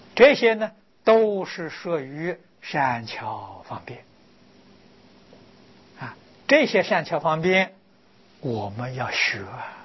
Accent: China; 我们中国人讲朝山呢啊

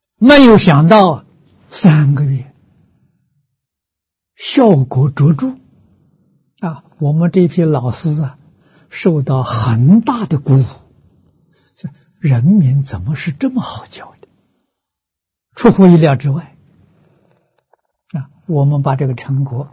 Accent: Tangchi, Anhui, China; 在我老家汤池啊，做个实验

